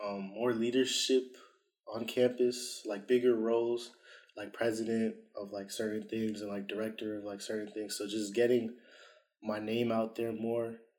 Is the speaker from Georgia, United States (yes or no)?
no; Boston, Massachusetts, United States; I would say Boston, like, because I'm from Boston, and, like, I like the climate up there.